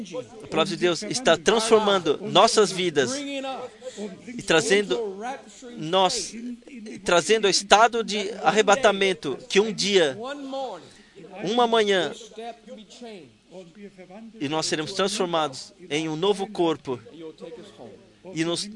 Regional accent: Orlando, Florida, United States; Venho de Orlando.

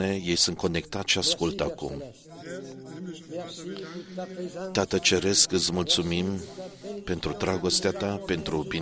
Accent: Haiti; din Haiti.

